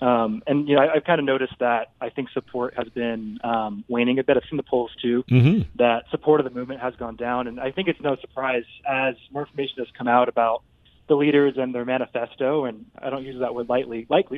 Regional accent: San Diego, California, United States; I needed proof more so then than I ever did in my life growing up in San Diego.

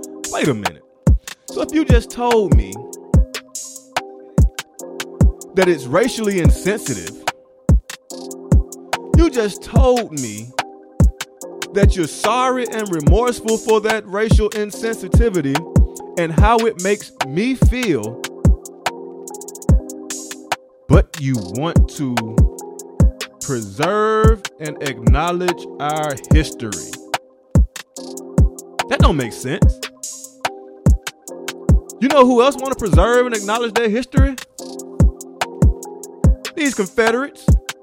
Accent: Atlanta, Georgia, United States; I'm from Atlanta, I'm from Georgia.

